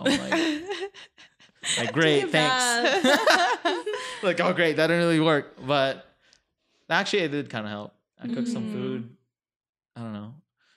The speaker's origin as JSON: {"language": "English", "town": "Lucena", "region": "Calabarzon", "country": "Philippines", "tie": "born or raised there", "also_born_or_lived": "Manila", "said": "I grew up in this, I don't want to call it, it's not a little town, but it's like a city in the south called Lucena."}